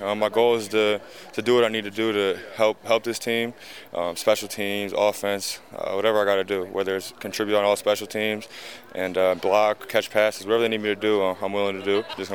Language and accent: English; Michigan, United States; He went to Michigan State. He's from Michigan. I'm from Michigan.